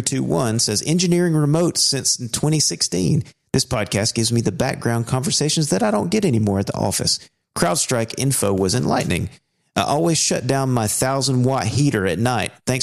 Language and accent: English; Australia; At least as an Aussie, the system seems bizarre.